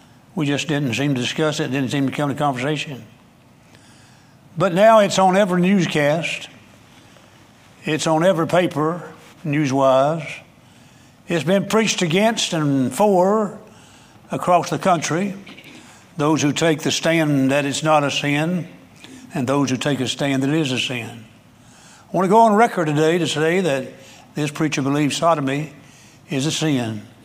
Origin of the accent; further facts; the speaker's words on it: West Virginia, United States; I'm 78 years old. And growing up in the West Virginia country setting, going to church most of my life